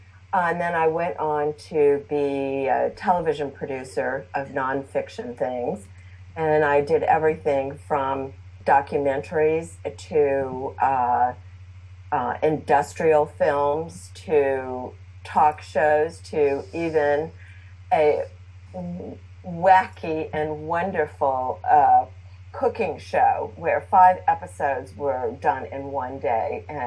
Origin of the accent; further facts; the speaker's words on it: New Orleans, Louisiana, United States; a love of architecture, which I think growing up in New Orleans, I just absorbed.